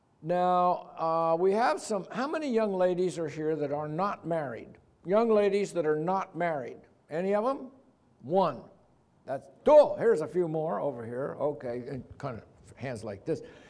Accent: Texas, United States; And in Texas, Washington, we're from Texas, is looked at as liberal.

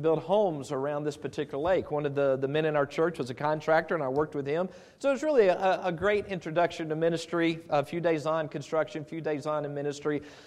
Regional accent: Texas, United States; my fondest memory growing up in Texas during the wintertime is I remember we got a half, no joke, this is not exaggerated, we got about a half inch to an inch of snow

